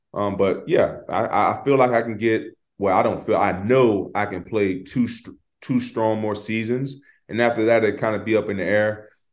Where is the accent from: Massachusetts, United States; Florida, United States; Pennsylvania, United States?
Florida, United States